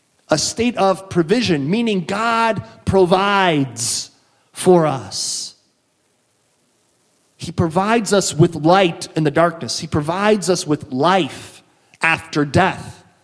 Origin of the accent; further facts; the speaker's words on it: Wisconsin, United States; I just got to say it because I'm from Wisconsin, so I'm claiming him too.